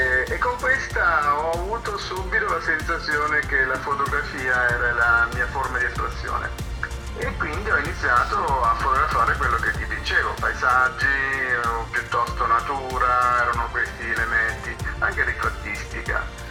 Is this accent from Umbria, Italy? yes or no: no; Grottammare, Marche, Italy; born there; nasce in una ridente località, una bellissima località della costa marchigiana adriatica che si chiama Grottammare ed è una cittadina ricca di storia, di arte e anche di grandi artisti.